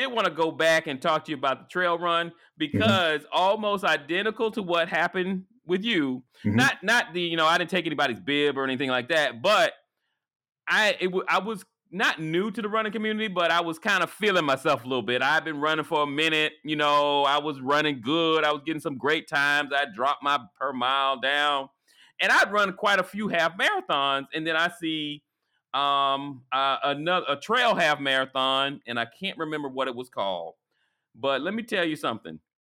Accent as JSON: {"language": "English", "town": "Orlando", "region": "Florida", "country": "United States", "said": "And I'm from Orlando. I don't know if you know that, but I'm originally from Orlando. So I got family there"}